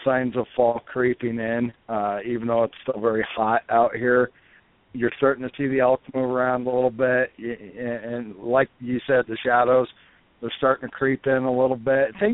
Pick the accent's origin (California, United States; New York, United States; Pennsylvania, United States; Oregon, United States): Oregon, United States; The Dalles; No, I'm originally from Oregon. I grew up in the Columbia River Gorge in a little town called The Dalles.